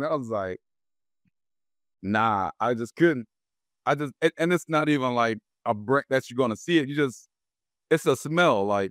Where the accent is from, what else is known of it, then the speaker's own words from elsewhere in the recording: Philadelphia, Pennsylvania, United States; I'm from Philly, right? So Germantown, Athens, you know what I mean?